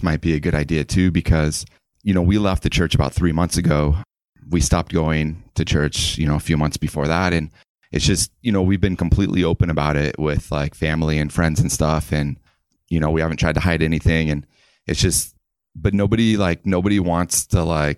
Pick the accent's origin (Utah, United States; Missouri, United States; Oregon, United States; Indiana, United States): Missouri, United States; Yeah. I grew up in Missouri.